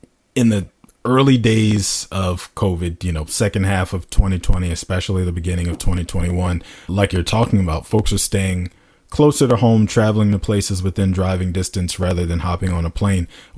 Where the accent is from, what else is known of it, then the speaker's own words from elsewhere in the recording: United States; I am that American that we're referring